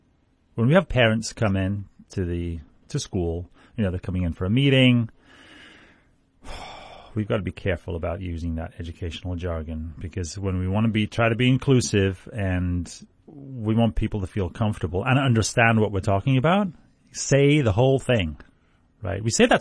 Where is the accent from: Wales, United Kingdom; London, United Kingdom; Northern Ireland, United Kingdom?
Wales, United Kingdom; Criccieth; we had, in my hometown, small town, Crickieth, 1,500 people, we had one part-time Bobby